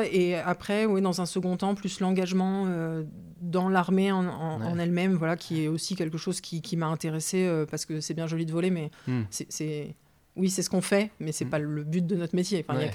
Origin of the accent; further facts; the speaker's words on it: Bordeaux, Nouvelle-Aquitaine, France; Moi, je suis de Bordeaux.